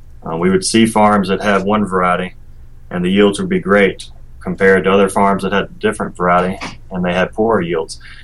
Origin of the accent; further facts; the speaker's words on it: Mississippi, United States; I grew up in Mississippi on a small family farm.